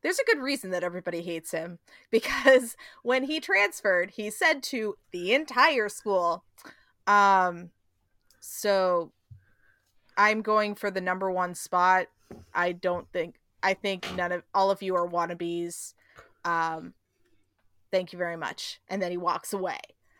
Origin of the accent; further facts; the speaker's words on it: United States; That may just be a I'm an American and, you know, privacy is a thing.